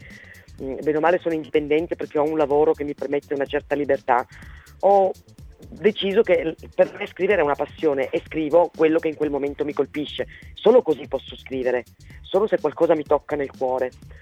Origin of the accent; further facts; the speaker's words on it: Piedmont, Italy; now in Treviso, Italy; io sono piemontese, quindi vivo qua da un po' di anni